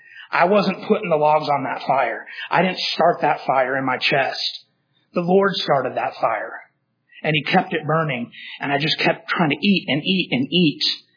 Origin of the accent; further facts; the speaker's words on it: United States; Because I'm American, and I rate to celebrate our birthday.